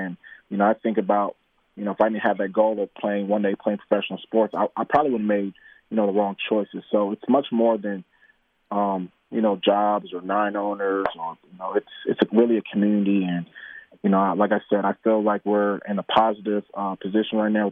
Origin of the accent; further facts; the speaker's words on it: United States; now in Canada; for me, I'm American, but one of the reasons why, you know, I reside in Canada and I'm a permanent resident